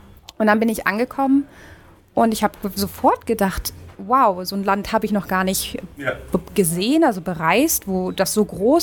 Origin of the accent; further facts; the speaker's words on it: Northern Germany, Germany; ich komme aus Norddeutschland, für mich war es recht normal, dass überall Meer ist.